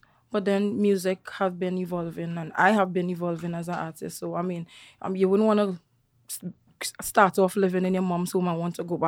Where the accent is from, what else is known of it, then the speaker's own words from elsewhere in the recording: Toco, Sangre Grande, Trinidad & Tobago; Well, I was born in Trinidad, grew up in Toco. Okay. I'm a country girl.